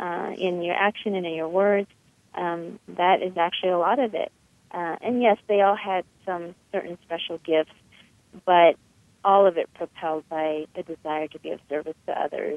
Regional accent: Vietnam; go to Vietnam, back to my home country.

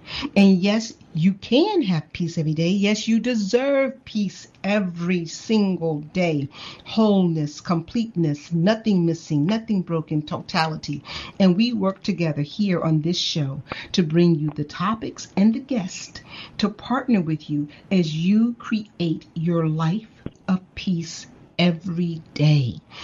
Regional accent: Chicago, Illinois, United States; are now in my hometown of Chicago.

